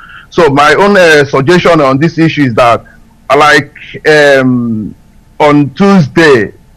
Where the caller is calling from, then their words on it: Liverpool, North West England, United Kingdom; I'm calling from Liverpool, United Kingdom.